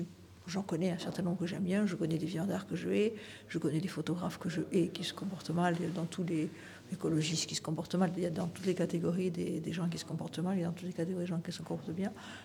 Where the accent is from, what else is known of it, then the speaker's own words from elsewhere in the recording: Southwest France, France; born there; elle sait que je suis née dans le Sud-Ouest